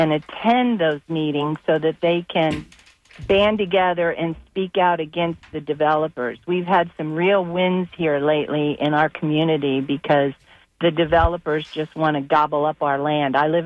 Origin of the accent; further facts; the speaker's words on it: Myakka City, Florida, United States; No, I'm not from Bradenton. I'm from Myakka City.